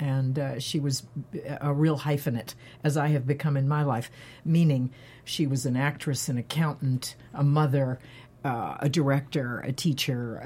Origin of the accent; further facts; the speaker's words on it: Florida, United States; also born or lived in Detroit / North Carolina; Well, I was born in Detroit, grew up in Florida, went to school in North Carolina